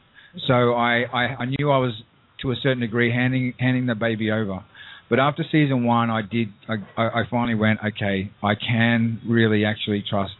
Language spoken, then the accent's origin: English; Australia; I know I'm Australian.